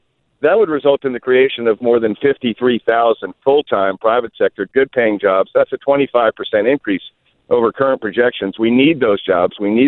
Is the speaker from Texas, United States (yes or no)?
no; Virginia, United States; I don't say that just because I'm from Virginia.